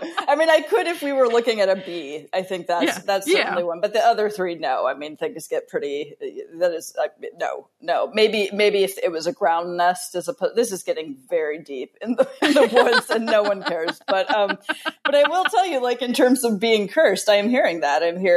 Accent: Montana, United States; and again, from Montana, which is my home state.

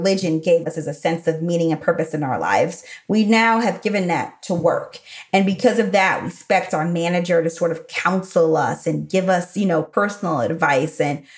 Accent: Chicago, Illinois, United States; also born or lived in Texas; I can show up like I'm from the South Side of Chicago, which is actually where my parents are from and where I lived from 12.

